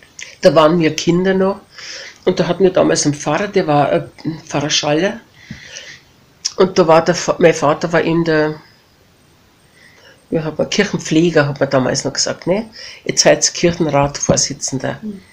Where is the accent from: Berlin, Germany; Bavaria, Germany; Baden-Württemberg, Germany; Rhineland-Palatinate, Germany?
Bavaria, Germany; Regensburg; born there; Nein, ich bin ja in Regensburg getauft, ich bin in Regensburg geboren.